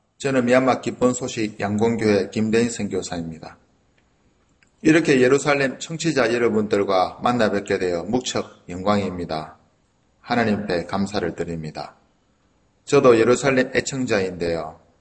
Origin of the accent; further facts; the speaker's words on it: South Gyeongsang, South Korea; accent: Gyeongsang dialect; 경상도 시골 촌놈이기 때문에 사투리가 아주 심합니다.